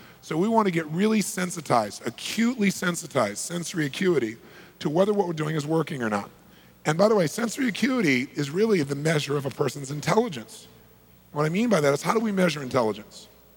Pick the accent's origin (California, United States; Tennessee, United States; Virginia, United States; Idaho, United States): California, United States; Now, I'm from Southern California.